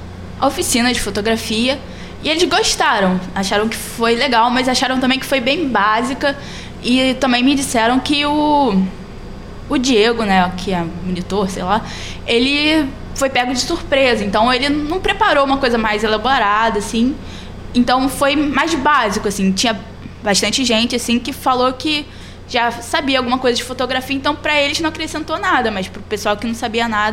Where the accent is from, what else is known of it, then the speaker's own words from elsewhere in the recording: Rio de Janeiro, Brazil; sou daqui do Rio, Jacarepaguá.